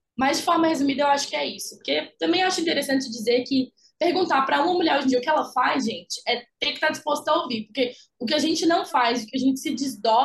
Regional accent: Brasília, Federal District, Brazil; born there; now in Balneário Camboriú, Brazil; Eu nasci em Brasília, mas fui para Balneário Camboriú.

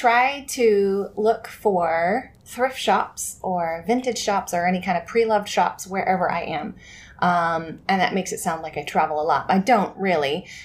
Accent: Malaysia; I grew up in Malaysia, and Malaysia has lots of kind of open-air markets

